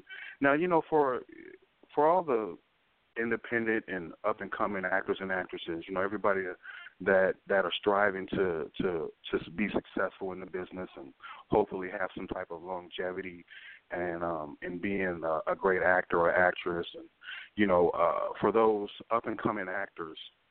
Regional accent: Chicago, Illinois, United States; now in Arizona, United States; I'm in Arizona right now, but I'm a Chicago boy at heart, man. I'm born and raised in Chicago, man

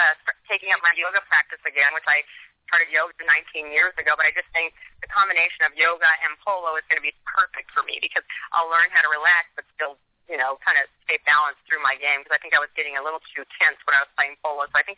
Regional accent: Las Cruces, New Mexico, United States; Growing up in Las Cruces, New Mexico, I grew up with my mother was divorced, and she raised my sister

